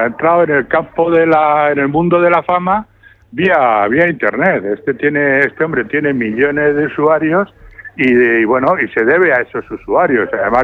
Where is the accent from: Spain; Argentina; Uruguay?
Spain; nos hemos puesto todos a trabajar el día 24 como buenos españoles